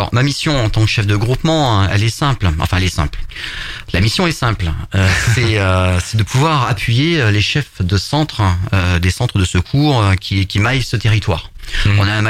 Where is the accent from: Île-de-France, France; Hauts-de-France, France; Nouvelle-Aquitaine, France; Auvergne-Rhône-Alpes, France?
Auvergne-Rhône-Alpes, France; j'ai 47 ans. Je suis natif du Cantal.